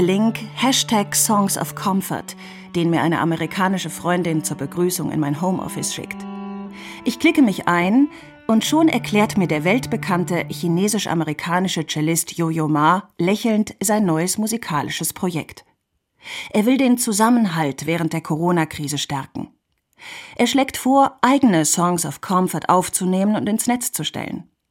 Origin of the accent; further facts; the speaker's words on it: Switzerland; In der Schweiz, wo ich herkomme, ist hingegen jegliche Weiterfahrt bei Rot streng verboten.